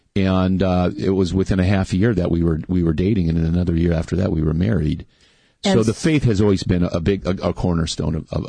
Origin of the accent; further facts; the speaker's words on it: California, United States; also born or lived in London, Canada; I was born in London, Ontario. We moved to California when I was five.